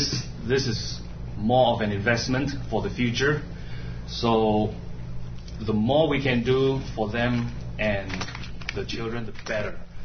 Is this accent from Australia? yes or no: no; Singapore; when I was growing up in Singapore, I grew up in a single parent family